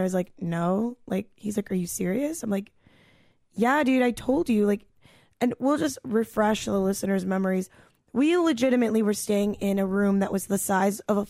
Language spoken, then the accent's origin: English; New York City, New York, United States; I am a New Yorker. I will show you around my hood.